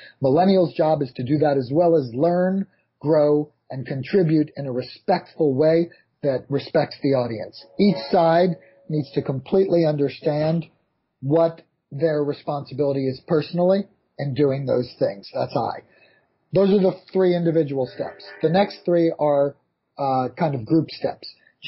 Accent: New York, United States; I'll run you through it as quickly as I can, as a New Yorker can.

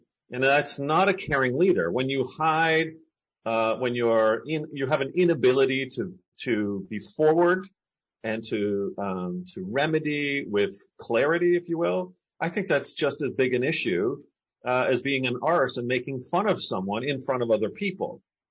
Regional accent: Canada; Me being Canadian, we know that, you know, the personality type up here north of the 49th is one that is kind of sheepish.

